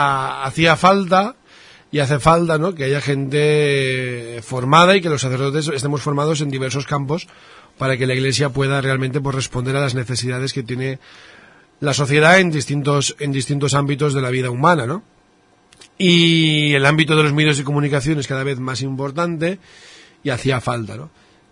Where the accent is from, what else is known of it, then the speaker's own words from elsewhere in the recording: Spain; Pero claro, de primeras ya soy el único español y seguramente pues tendré que hablar o inglés o preferentemente el italiano